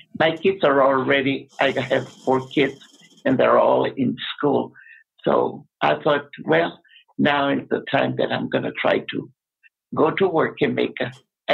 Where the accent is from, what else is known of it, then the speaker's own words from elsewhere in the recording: Texas, United States; now in Colorado, United States; And we are original from Texas